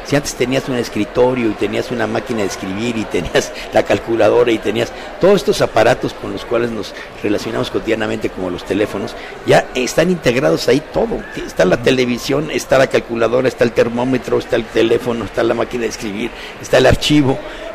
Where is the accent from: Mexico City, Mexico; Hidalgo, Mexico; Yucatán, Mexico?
Mexico City, Mexico; y eso que vengo de la Ciudad de México, no me puedo asustar